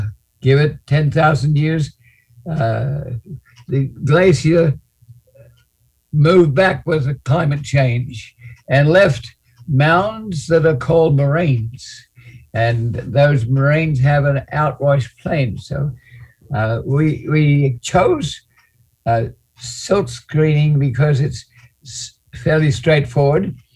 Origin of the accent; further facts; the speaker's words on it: Australia; I grew up in Australia on a coastal plain with a mountain behind